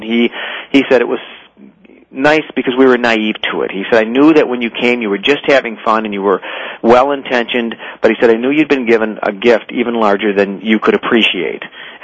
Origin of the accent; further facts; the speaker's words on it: Detroit, Michigan, United States; is that, again, I'm this guy from Detroit.